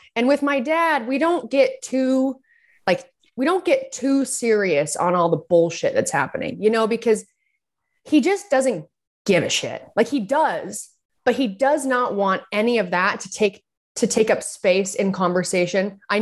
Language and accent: English; Utah, United States; I always assumed we had a lot of food storage, you know, growing up in Utah.